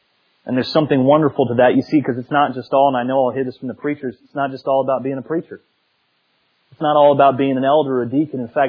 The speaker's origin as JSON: {"language": "English", "country": "Italy", "tie": "born or raised there", "said": "I grew up in Italy, and so I'm just going to tell you, I'm kind of feeling like a Fiat in a Ferrari world."}